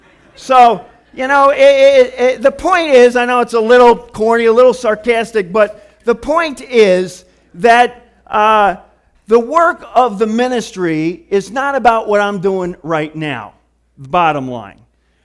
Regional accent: Michigan, United States; now in New York, United States; growing up in Michigan, I never would have envisioned living in New York, let alone being a pastor in New York.

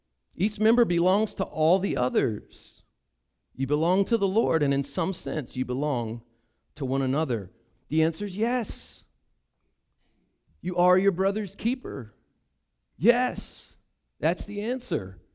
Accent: the South, United States; I'm from the South, so I'll say it.

